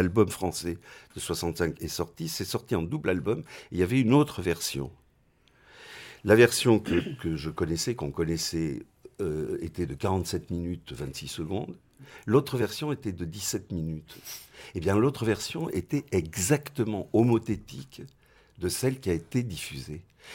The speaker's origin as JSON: {"language": "French", "town": "Paris", "region": "Île-de-France", "country": "France", "tie": "born or raised there", "said": "moi j'étais à Paris, ma ville natale"}